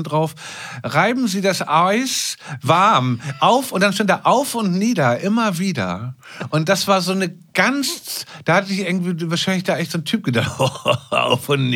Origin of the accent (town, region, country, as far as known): Hamburg, Germany; born or raised there